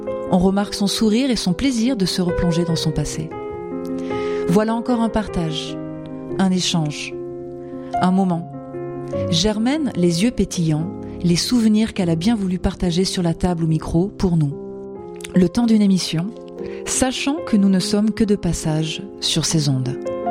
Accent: Bédarieux, Occitanie, France; Bédarieux, ici.

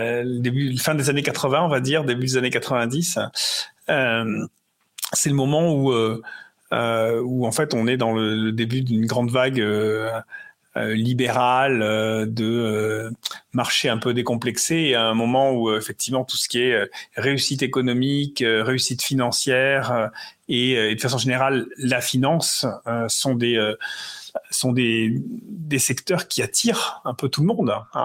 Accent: Marseille, Provence-Alpes-Côte d'Azur, France; born there; now in Paris, France; je suis né à Marseille il y a longtemps maintenant. Trop longtemps. Et donc, je suis un provincial qui est monté à Paris, comme on dit, de façon un peu balsacienne. J'ai vécu les 20 premières années de ma vie dans la cité phocéenne à Marseille.

